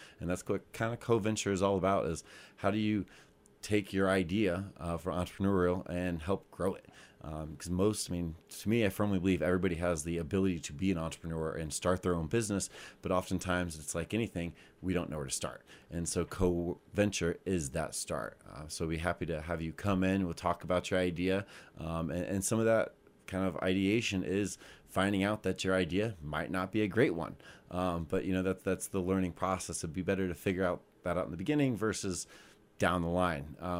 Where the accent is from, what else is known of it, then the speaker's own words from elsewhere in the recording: Missouri, United States; Southwest Missouri.